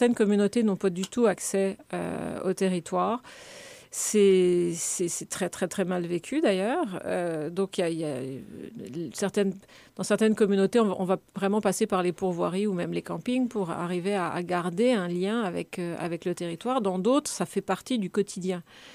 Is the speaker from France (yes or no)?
yes; Paris, Île-de-France, France; ça m'a frappée parce que je suis originaire de la ville de Paris. Et pour moi, une ville, c'est Paris.